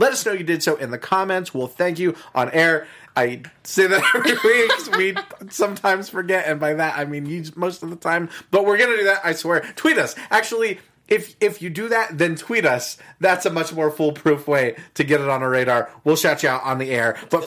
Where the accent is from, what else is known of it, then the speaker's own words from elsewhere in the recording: Oklahoma, United States; born there; I was born in Oklahoma.